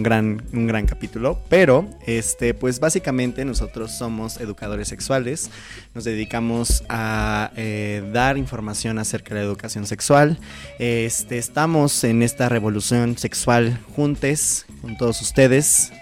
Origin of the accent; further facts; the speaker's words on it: Mexico; pero pues como muchos mexicanos, ¿no?